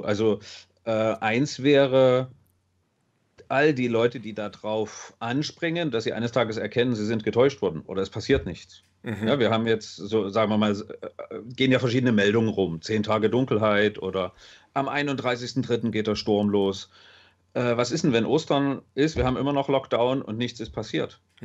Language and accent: German; Dresden, Saxony, Germany; Ich komme aus Dresden